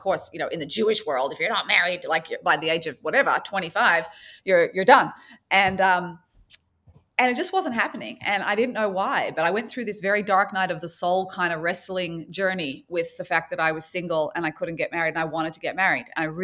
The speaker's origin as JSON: {"language": "English", "town": "Sydney", "region": "New South Wales", "country": "Australia", "tie": "born or raised there", "said": "I was from Sydney, Australia, as you mentioned, and raised there, but the daughter of a Holocaust survivor."}